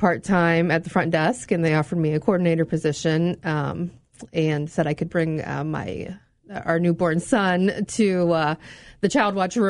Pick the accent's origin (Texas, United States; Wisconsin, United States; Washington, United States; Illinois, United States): Illinois, United States; Abingdon; now in Knoxville, United States; I grew up in Abingdon.